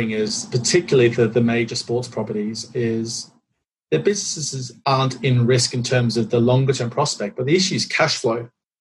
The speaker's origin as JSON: {"language": "English", "country": "Australia", "said": "me being an Aussie, I've been calling people in Australia."}